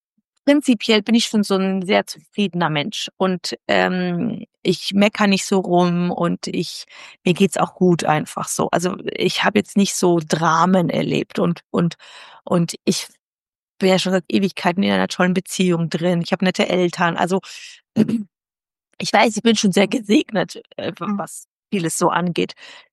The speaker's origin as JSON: {"language": "German", "town": "Wuppertal", "region": "North Rhine-Westphalia", "country": "Germany", "tie": "born or raised there", "said": "ich komme aus Wuppertal, da bin ich groß geworden, ich habe in Düsseldorf studiert. Ich bin aber für die Promotion nach München gegangen"}